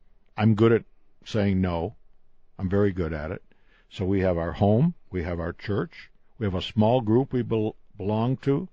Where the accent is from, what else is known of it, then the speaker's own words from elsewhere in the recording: New York, United States; When Moonhead Deitch and I grew up in Western New York State, we got up in the morning and we played.